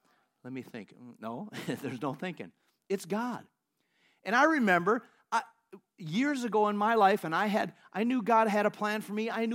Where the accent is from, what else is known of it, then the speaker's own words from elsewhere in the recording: United States; I'm an American. I live in America, where all the Americans are. In America. I'm an American.